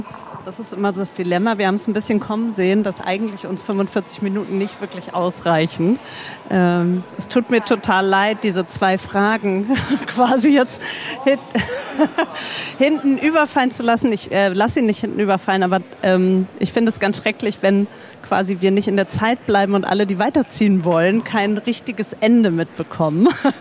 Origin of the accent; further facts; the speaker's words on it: Hamburg, Germany; ich komme aus Hamburg